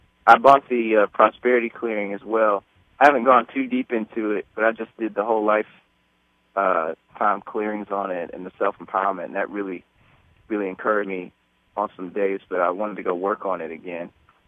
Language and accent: English; the South, United States; I grew up in the South, and in most of the Southern Black communities